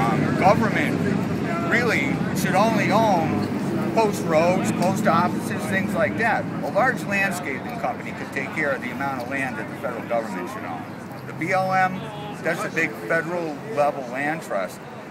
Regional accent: Massachusetts, United States; We're from the Commonwealth of Massachusetts.

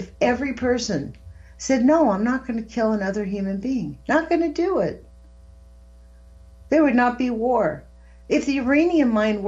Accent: Los Angeles, California, United States; I'm from Los Angeles. When I first came here, I was afraid to eat a blackberry off the bush.

